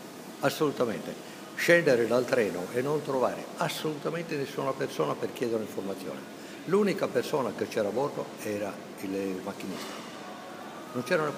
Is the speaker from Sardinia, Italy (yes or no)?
yes; Sardinia, Italy; Io sono sardo